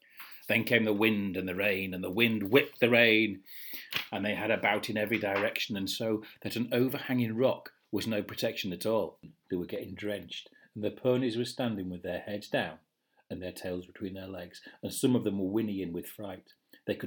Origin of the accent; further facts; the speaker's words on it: Birmingham, West Midlands, United Kingdom; accent: Birmingham; Unfortunately, my Birmingham accent took a trip to the northwest and became a Liverpudlian accent.